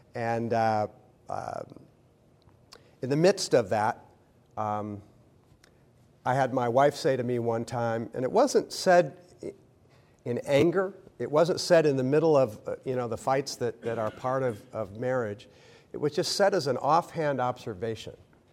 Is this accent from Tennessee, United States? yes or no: no; Ann Arbor, Michigan, United States; my home as a kid growing up in Ann Arbor, Michigan, was just a good old-fashioned, great lifestyle.